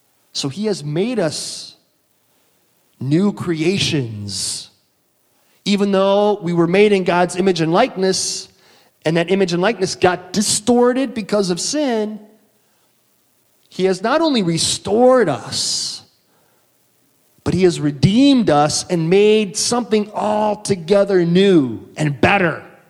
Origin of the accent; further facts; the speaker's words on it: Wisconsin, United States; I just got to say it because I'm from Wisconsin, so I'm claiming him too.